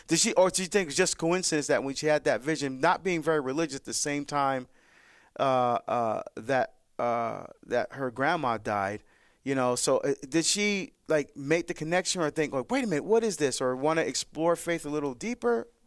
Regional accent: New Jersey, United States; Let's go to Teresa in New Jersey, my home state, listening on Sirius XM 130.

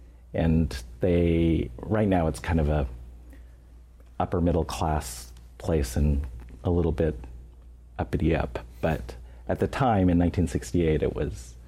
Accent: Seattle, Washington, United States; born there; I'm Chinese American. Mm-hmm. I was born in Seattle.

